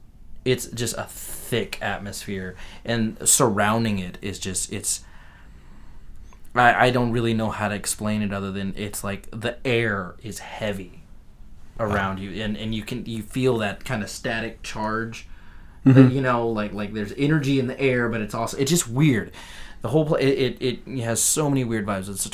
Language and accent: English; Fort Worth, Texas, United States; I'm from Fort Worth, yeah.